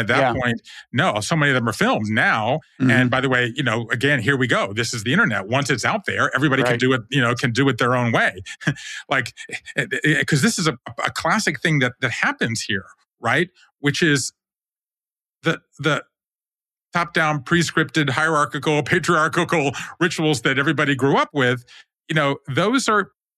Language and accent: English; Savannah, Georgia, United States; I'm from Savannah, Georgia, as you know.